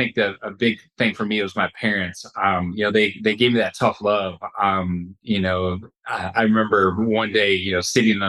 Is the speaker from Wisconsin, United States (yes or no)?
yes; Wisconsin, United States; I grew up in Wisconsin and helped my dad out on the farm.